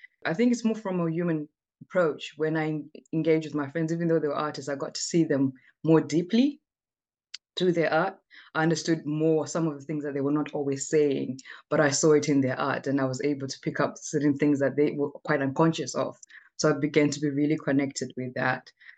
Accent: Zimbabwe; especially as an African who was born and raised in Zimbabwe, but who really has very Western views and values due to colonization.

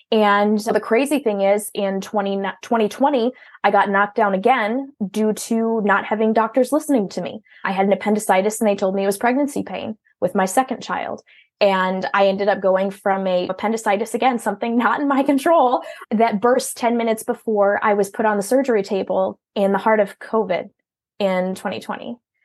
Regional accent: Minnesota, United States; accent: Minnesota; You can probably hear in my voice, I'm from Minnesota. I've got a strong accent, but I try to live up to the whole Minnesota nice.

